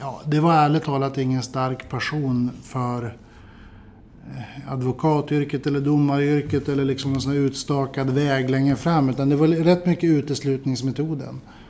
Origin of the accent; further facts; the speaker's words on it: Örnsköldsvik, Västernorrland County, Sweden; moved away as an adult; Jag är född för ganska exakt 40 år sedan, hösten 1972 i Örnsköldsvik. Och där växte jag upp och gick på gymnasiet. Och det var först när jag var klar med gymnasiet som jag styrde kosan söderut och började läsa juridik i Uppsala.